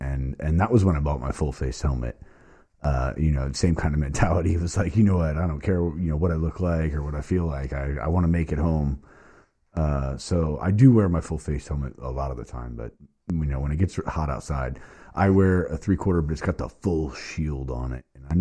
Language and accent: English; Florida, United States; I grew up in Central Florida and, you know, we won't get on the driver's topic, but let's just say the drivers aren't the best around there.